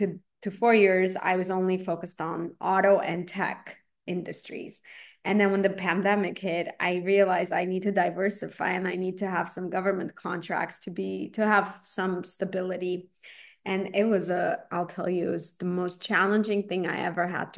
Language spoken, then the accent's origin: English; Armenia; moved away; You said you're from Colombia, obviously, and I'm from Armenia. I'm a first generation immigrant, and I find that being an immigrant, I just have so much appreciation for this country.